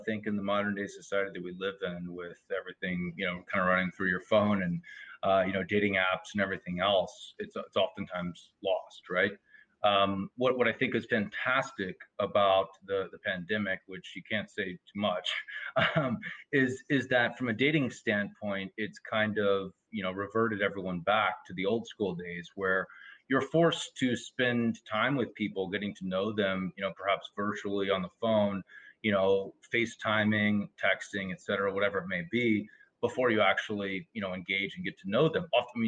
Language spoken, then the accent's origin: English; Atlanta, Georgia, United States; also born or lived in Chattanooga; I live here in New York City. I'm from Atlanta. Originally, I was born actually in Chattanooga, Tennessee, but grew up in Atlanta for about 14, 15 years.